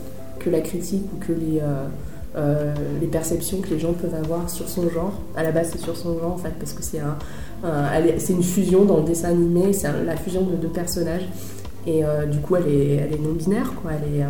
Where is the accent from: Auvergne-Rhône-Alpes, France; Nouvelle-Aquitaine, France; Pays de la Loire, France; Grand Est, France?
Auvergne-Rhône-Alpes, France; alias ce que vous voulez. Et je viens de la Loire